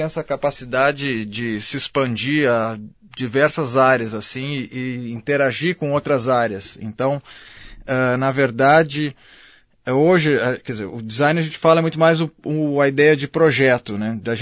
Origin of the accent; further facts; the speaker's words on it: Porto Alegre, Rio Grande do Sul, Brazil; moved away as an adult; now in Rio de Janeiro, Brazil; eu sou de Porto Alegre, na verdade. Eu estudei design em Porto Alegre, numa universidade chamada Uniriter. Uhum. E depois eu fui para o Rio de Janeiro, em 2013, fazer um mestrado, e acabei ficando